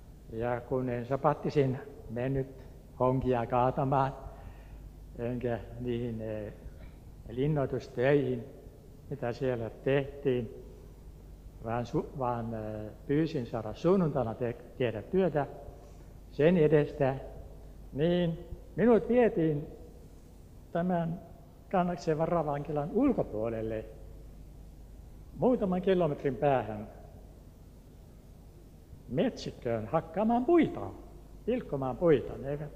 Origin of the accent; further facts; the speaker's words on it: Turku, Southwest Finland, Finland; Minä olen Turusta.